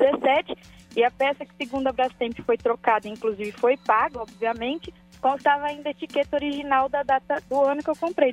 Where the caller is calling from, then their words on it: Brazil; Do Lausanne, Zona Norte.